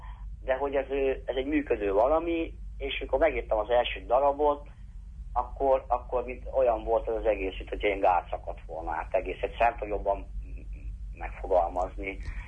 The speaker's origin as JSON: {"language": "Hungarian", "town": "Kaposvár", "region": "Somogy", "country": "Hungary", "said": "azért, mert kaposvári vagyok, és itt egyrészt a családom is nagy színházrajongó volt"}